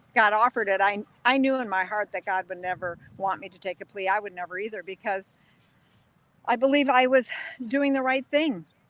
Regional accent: Colorado, United States; That's why I came to Colorado, I'm from Colorado.

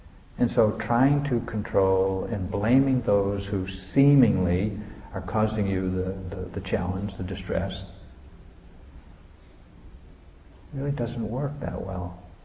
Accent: New England, United States; You know, I grew up in New England, and in New England there's a strong cultural tradition of being self-reliant, independent

